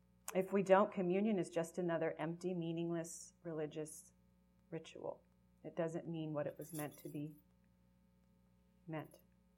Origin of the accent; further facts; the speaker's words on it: Albuquerque, New Mexico, United States; We're from Albuquerque. I just met another Albuquerque friend this morning.